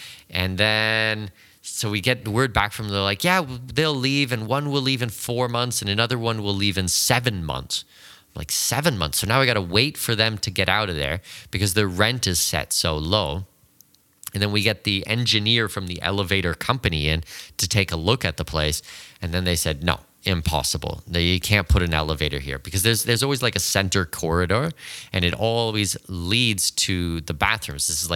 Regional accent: Canada; so I'm Canadian

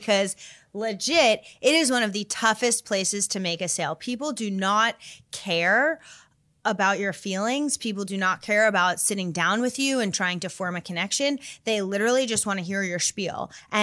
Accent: New Jersey, United States; New Jersey / New York. I don't know what exit.

